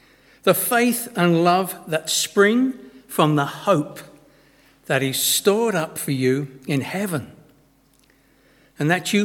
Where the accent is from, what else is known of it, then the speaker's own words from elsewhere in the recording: United Kingdom; But we're British, we can cope with the numbers.